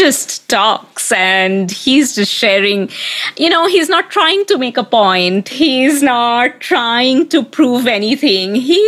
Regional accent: India; As an Indian, it resonated with me deeply

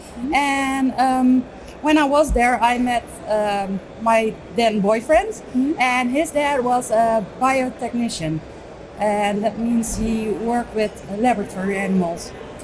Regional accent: Harderwijk, Gelderland, Netherlands; also born or lived in Amsterdam, Netherlands; I'm from the Netherlands, a little town called Harderwijk. Mm-hmm. So it's right in the center of the Netherlands.

